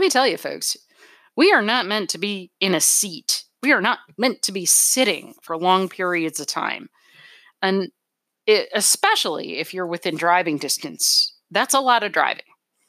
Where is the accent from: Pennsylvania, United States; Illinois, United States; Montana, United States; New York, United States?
New York, United States; I'm a New Englander. I grew up out in Western New York.